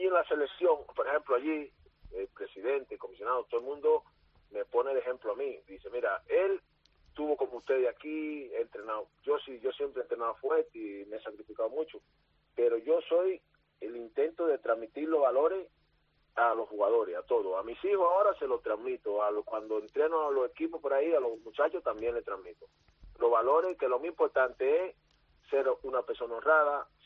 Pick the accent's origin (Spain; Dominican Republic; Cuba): Cuba; yo soy un cubano organizado.